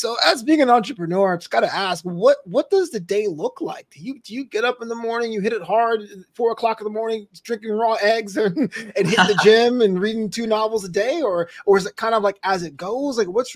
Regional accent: East Coast, United States; So I'm also from the East Coast originally. I live out west now.

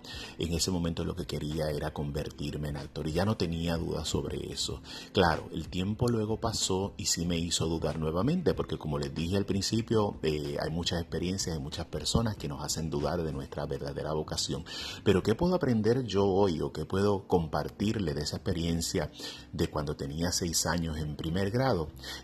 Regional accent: Adjuntas, Puerto Rico; donde yo vivía allá en mi pueblito en Puerto Rico, en Adjuntas, en el centro de la isla.

